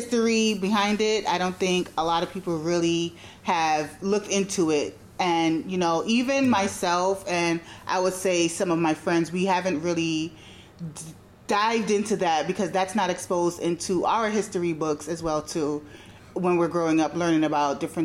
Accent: Grenada; And, you know, I grew up in Grenada, so I saw a lot of the political mindset behind it

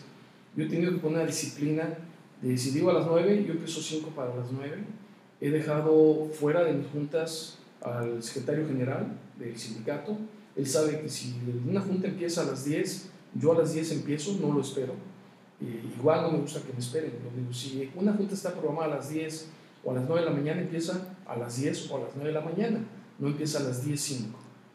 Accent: Chilpancingo, Guerrero, Mexico; born there; also born or lived in Mexico City; tengo 52 años de edad, yo nací en Chilpancingo, Guerrero, estudié en la Ciudad de México, mi esposa es de la Ciudad de México, tengo dos hijos

